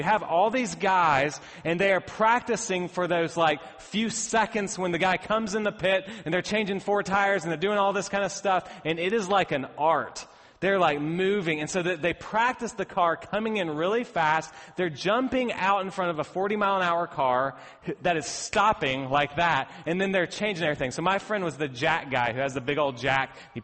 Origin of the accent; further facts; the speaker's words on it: Bristol, United States; I grew up in Bristol, and Bristol has a speedway